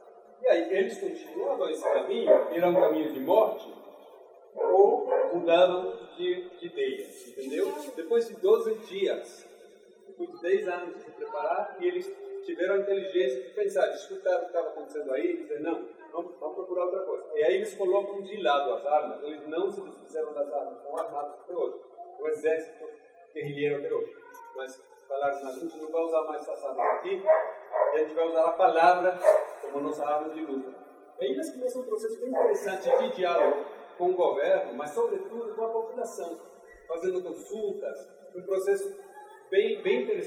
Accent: Mexico; also born or lived in Salvador, Brazil; Eu venho do México, morei aqui em Salvador há 9 anos. Então, é uma cidade muito querida, faz parte da minha vida, do meu coração. Hoje estou morando no sul do México.

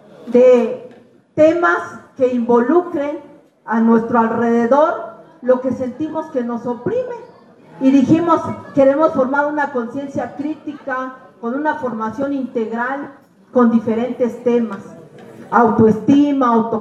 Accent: Las Margaritas, Chiapas, Mexico; soy de Las Margaritas, Chiapas

